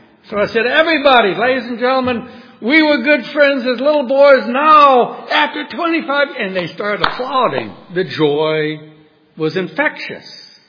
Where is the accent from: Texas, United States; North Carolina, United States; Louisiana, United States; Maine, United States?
Louisiana, United States; New Orleans; We grew up together in New Orleans. And on this one block, there were 22 kids.